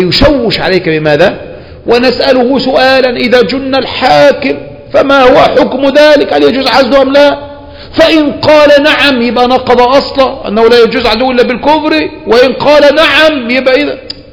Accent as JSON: {"language": "Arabic", "country": "Egypt", "said": "إنما عندنا في مصر هذا لباس شهرة"}